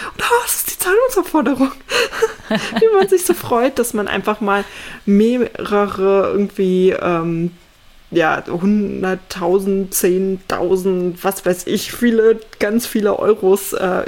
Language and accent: German; East Germany, Germany; Also gut, ich bin ja in Ostdeutschland aufgewachsen, ne? Ehemalige DDR.